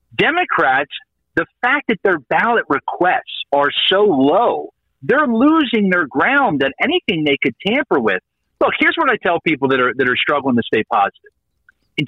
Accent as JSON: {"language": "English", "region": "Pennsylvania", "country": "United States", "said": "that's why I'm glad to be back in my home state, get to see my family out in Delco, get to traverse Pennsylvania"}